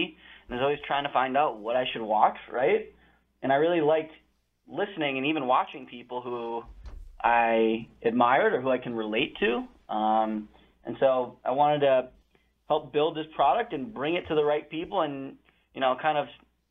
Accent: South Orange, New Jersey, United States; also born or lived in Montclair; Well, originally South Orange.

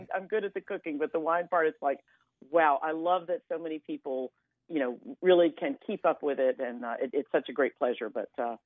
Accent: North Carolina, United States; also born or lived in Chapel Hill, North Carolina; And we moved back to my home state of North Carolina in 1999. So we've been here getting close to 20 years.

